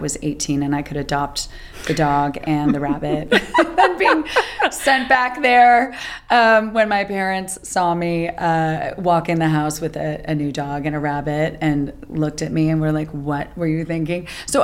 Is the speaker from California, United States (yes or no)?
yes; Marin, California, United States; So growing up in Marin was pretty idyllic. You know, we had Phoenix Lake nearby and tons of hiking and nature